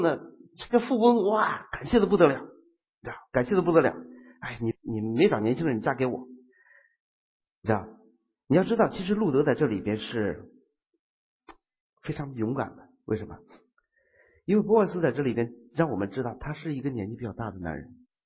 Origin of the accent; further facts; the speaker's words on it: China; 按照我们中国人的传统要写的话